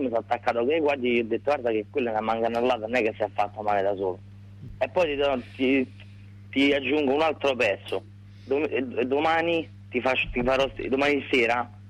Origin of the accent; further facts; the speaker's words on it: Greece; Italian is a second language; Io sono greco.